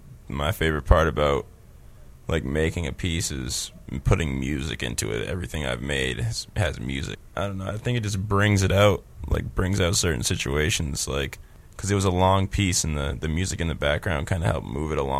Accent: Portland, Maine, United States; Like, I'm from Portland, and there's kids who are from Palatka, Florida.

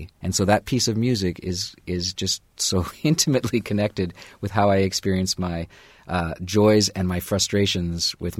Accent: Canada; My last musical selection is very personal. I'm a Canadian

